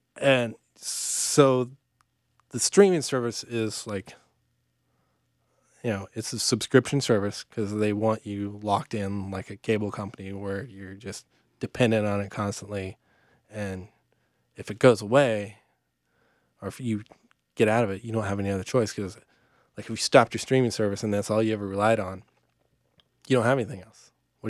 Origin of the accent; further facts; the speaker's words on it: Atlanta, Georgia, United States; You know, I grew up in Atlanta, which now is like, oh man, you know, you gotta play Atlanta, blah blah blah blah.